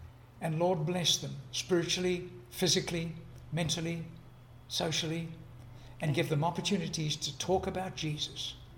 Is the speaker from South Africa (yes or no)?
yes; Durban, KwaZulu-Natal, South Africa; my hometown of Durban in South Africa